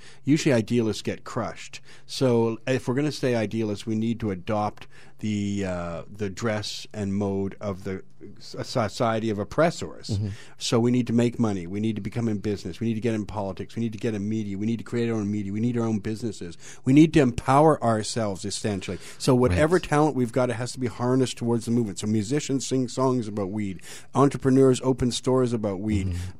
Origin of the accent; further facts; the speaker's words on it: Ontario, Canada; I said, because I'm from Ontario